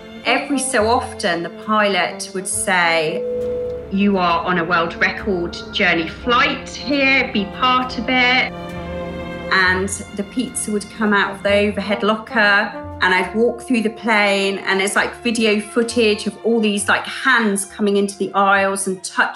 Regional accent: England, United Kingdom; I'm from England

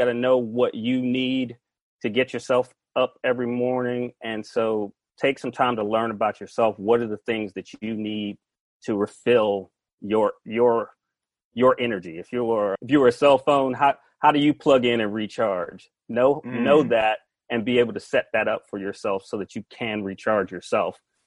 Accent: Atlanta, Georgia, United States; now in California, United States; I am from Atlanta, Georgia. I'm a Southern gentleman that has come out to the wild, wild west.

